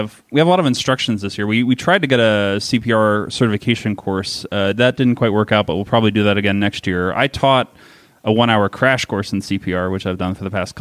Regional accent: Maryland, United States; Said I grew up in Maryland for a while

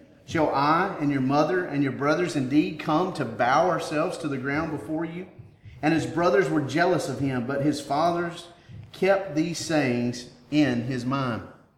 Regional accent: McCall, Alabama, United States; I grew up in McCall, Alabama. You can hear it in my accent, okay? I was from the country, and I never thought about leaving there. That was my hometown.

